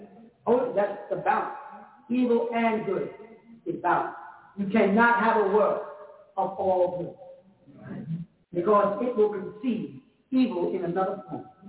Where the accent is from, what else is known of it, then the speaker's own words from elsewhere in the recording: Jamaica; I'm just Jamaican.